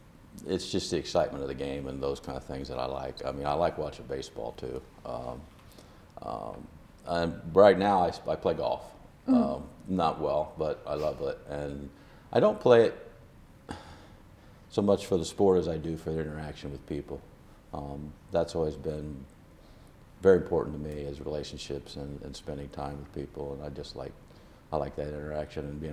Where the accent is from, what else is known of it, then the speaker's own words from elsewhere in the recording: Marshall, Illinois, United States; after my dad. I'm originally from Marshall, Illinois, which is east central Illinois.